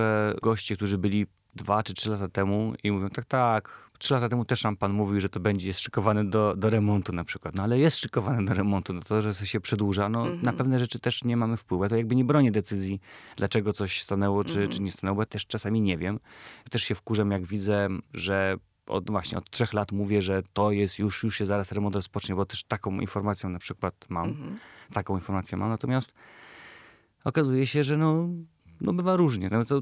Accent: Łódź, Łódź Voivodeship, Poland; Jesteśmy z Łodzi, a łodzianie zawsze narzekają.

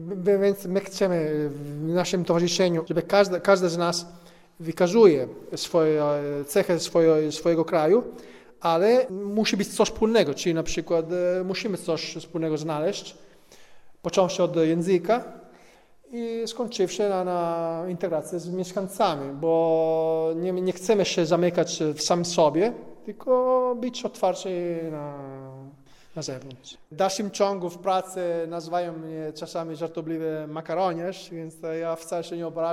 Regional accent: northern Italy, Italy; Polish is a second language; now in Poland; klimat jest bardzo podobny do mojego regionu. Ja pochodzę z północy Włochy.

